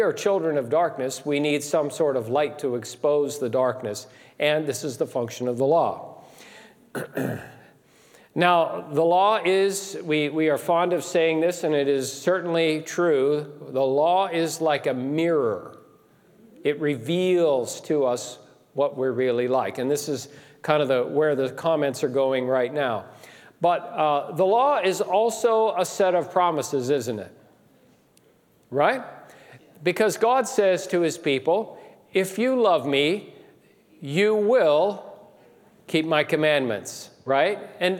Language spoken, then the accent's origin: English; Colorado, United States; Now, just remember, I'm from Colorado, and we have cattle all over the place in Colorado, so I know how to herd people.